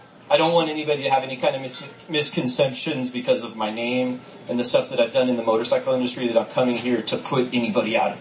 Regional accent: Long Beach, California, United States; I'm from Long Beach

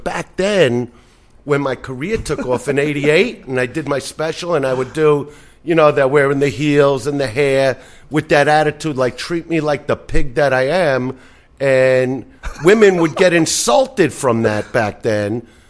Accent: Brooklyn, New York, United States; now in Los Angeles, United States; when I grew up in Brooklyn, I always had a girlfriend.

